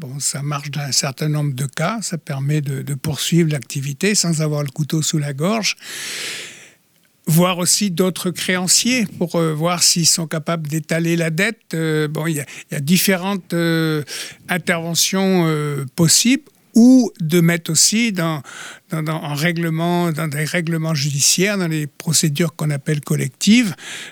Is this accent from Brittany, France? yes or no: yes; Brittany, France; Moi, je ne vais pas aller dans le Cap parce que je suis du Nord Finistère